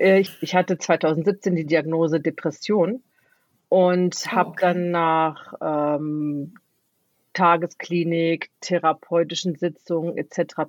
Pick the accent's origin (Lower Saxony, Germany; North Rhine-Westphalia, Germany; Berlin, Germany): Lower Saxony, Germany; bin 55 Jahre alt, noch muss man dazu sagen, nicht mehr lange. Komme aus Niedersachsen, dem fast Herzen Deutschlands, naja, so ungefähr.